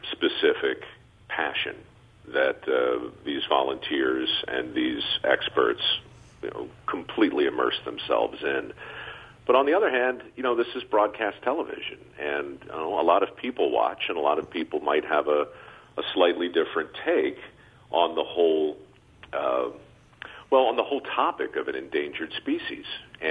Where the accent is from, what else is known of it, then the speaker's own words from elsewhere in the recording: Maryland, United States; we got a line on a guy named Dr. French back in Maryland, my hometown, in fact